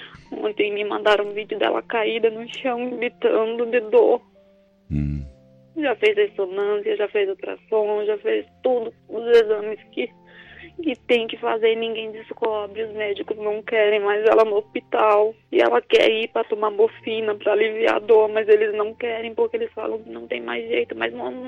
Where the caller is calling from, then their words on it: União da Vitória, Paraná, Brazil; União da Vitória.